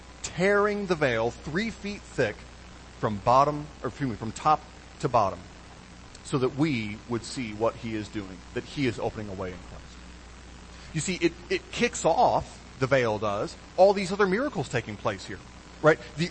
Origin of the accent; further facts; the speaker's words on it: Michigan, United States; I was a child growing up in Michigan, we had a special project where we would raise monarch butterflies.